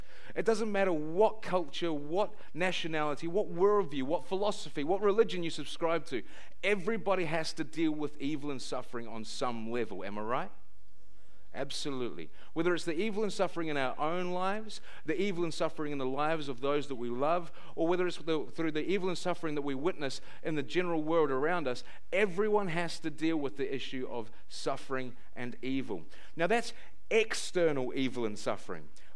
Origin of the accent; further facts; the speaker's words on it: New Zealand; I should have expected nothing less from an Australian than jibes about being a Kiwi. The reality is, though, that Kiwis don't want to be Australians.